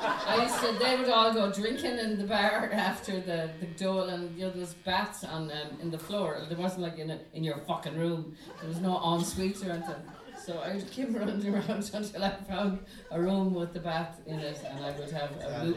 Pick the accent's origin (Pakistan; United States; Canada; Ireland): Ireland; Galway, Connacht; moved away; About leaving Galway, about growing up in Galway.